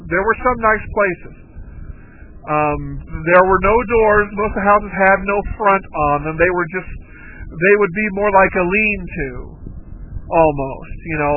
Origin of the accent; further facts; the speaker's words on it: Southwest, United States; I'm from the Southwest and there are a lot of dirt roads out here.